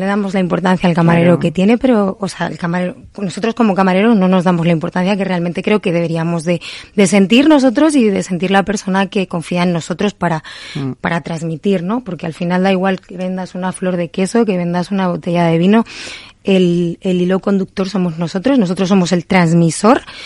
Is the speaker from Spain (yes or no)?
yes; Valladolid, Castile and León, Spain; soy muy vallisoletana. Estoy muy orgullosa de mis raíces